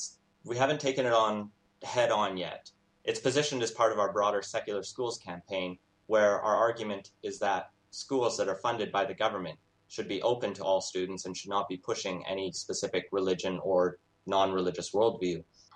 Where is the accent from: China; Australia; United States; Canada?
Canada; Alberta; I grew up in Alberta